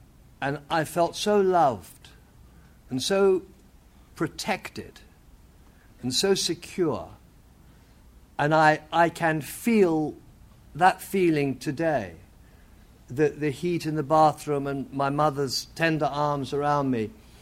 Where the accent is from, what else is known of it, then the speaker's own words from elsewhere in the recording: England, United Kingdom; now in Los Angeles, United States; I'm not from San Diego, and I live in Los Angeles, but I'm from England actually, and I was born during World War II.